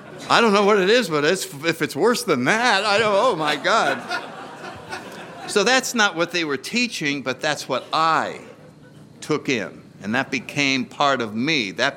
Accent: New Haven, Connecticut, United States; And so let me just start out by saying I grew up in New Haven, Connecticut in my 30s.

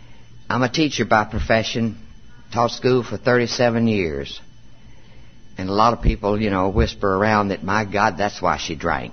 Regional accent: Spring, Texas, United States; I am from Spring, Texas. I'm a native Texan.

